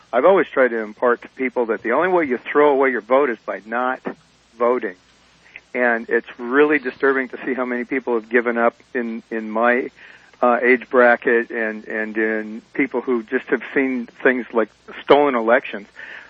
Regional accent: Los Angeles, California, United States; now in Albion, United States; I came from Los Angeles. And it is lost, and there aren't too many angels there.

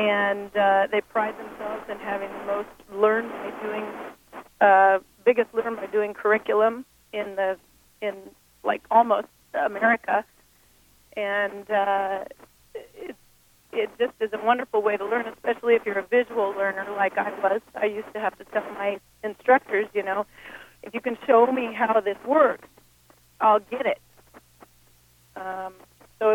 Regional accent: California, United States; I grew up in Mendocino County and grew up on a small ranch

